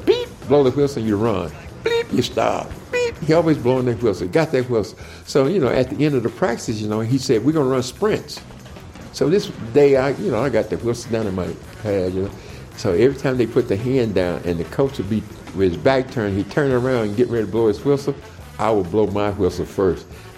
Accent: Shelby, United States; That's where I grew up in Shelby and got started.

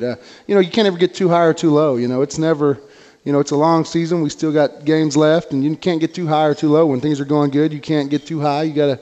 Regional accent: Wichita, Kansas, United States; born there; And I was born in Wichita, and I had family come up yesterday from Hayes.

